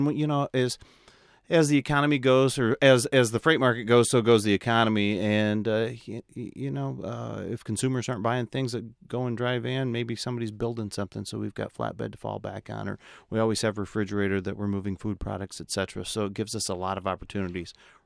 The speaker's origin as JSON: {"language": "English", "region": "Iowa", "country": "United States", "tie": "born or raised there", "said": "Well, I grew up in Iowa, Northeast Iowa, almost Wisconsin."}